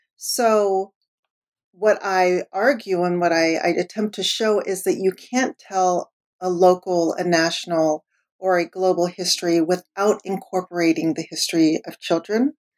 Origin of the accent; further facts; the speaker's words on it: California, United States; So I grew up in the Bay Area.